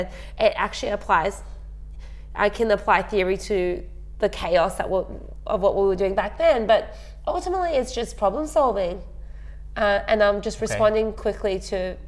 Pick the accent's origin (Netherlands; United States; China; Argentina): China; born or raised there